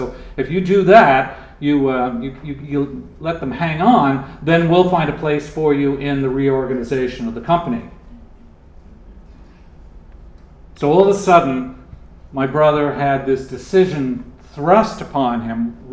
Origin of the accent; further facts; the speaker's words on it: New York, United States; Now, I'm from Long Island. I'm from a large family of 10 children.